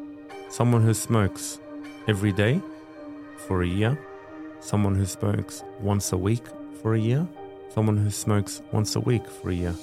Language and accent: English; Sydney, New South Wales, Australia; Always in Sydney, born and bred in Sydney.